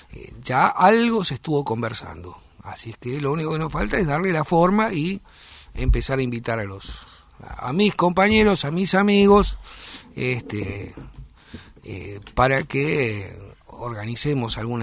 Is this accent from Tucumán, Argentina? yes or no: no; Quilmes, Buenos Aires Province, Argentina; Bueno, yo soy de Quilmes